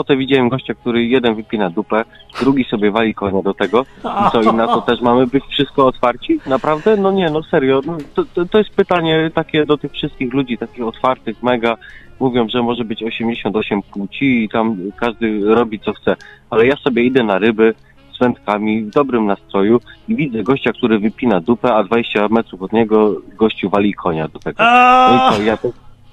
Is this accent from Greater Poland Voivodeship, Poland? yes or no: yes; Poznań, Greater Poland Voivodeship, Poland; ja też jestem z Poznania, słuchaj